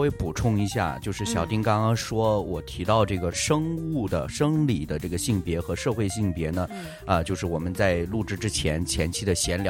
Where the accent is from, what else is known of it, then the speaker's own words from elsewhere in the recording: China; 当我作为一个中国人，我接受了基督教信仰之后